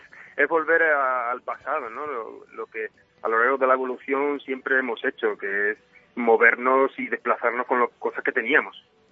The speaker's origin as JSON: {"language": "Spanish", "town": "Mérida", "region": "Extremadura", "country": "Spain", "said": "yo soy de Mérida, perdona que te interrumpa, yo soy de Mérida"}